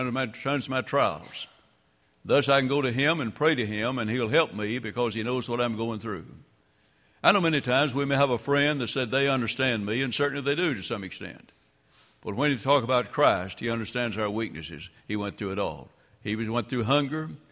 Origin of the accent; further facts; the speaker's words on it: Kentucky, United States; Well, I grew up in Graves County, Kentucky.